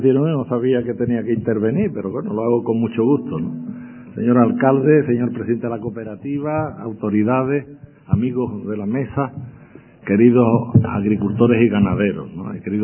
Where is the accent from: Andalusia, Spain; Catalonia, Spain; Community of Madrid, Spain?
Andalusia, Spain; Huelva; Porque yo soy de Huelva, ¿no?